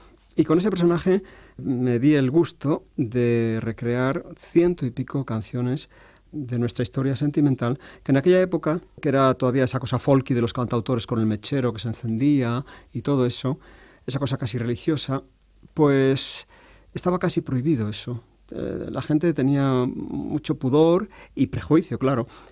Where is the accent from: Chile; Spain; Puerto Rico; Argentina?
Spain; Sigüenza, Castilla-La Mancha; Bueno, pues todavía hay gente en Sigüenza, mi pueblo, que recuerda aquellas canciones.